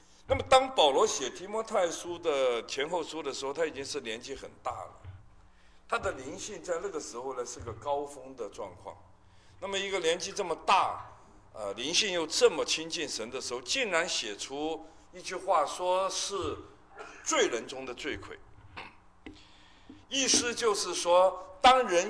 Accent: Hong Kong; 从小我在香港长大，十二三岁了就出来鬼混

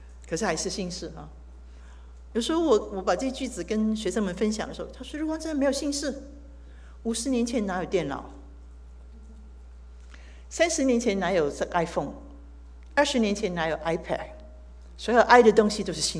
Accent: China; 我们中国人很早以前就有这个后羿射箭

